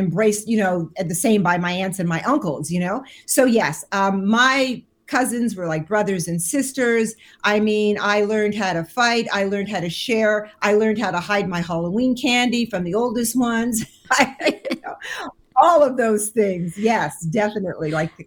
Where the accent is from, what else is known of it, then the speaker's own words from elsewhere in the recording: Montreal, Quebec, Canada; also born or lived in Nova Scotia; I was born in Montreal. My parents and grandparents were born in Nova Scotia, Nouvelle-Écosse, and they met in Montreal, and hence I arrived.